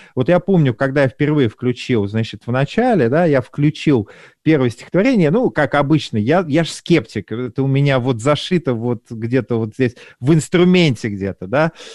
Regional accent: Petushki, Vladimir Oblast, Russia; born there; я родился в Петушках, уж там вообще как бы лес и волки, и собственно говоря, и белые грибы, да. Ну, волков нету, ну ладно, бог с ним, да, это Владимирская область

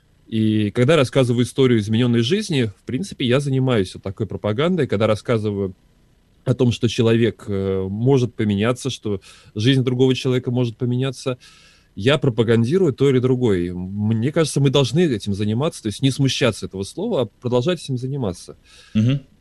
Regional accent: Israel; Я из Израиля, понимаешь?

